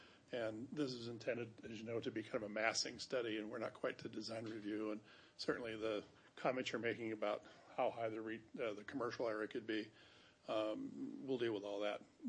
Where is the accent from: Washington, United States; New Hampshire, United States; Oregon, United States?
Washington, United States; Edmonds; I'm from Edmonds. Trust me.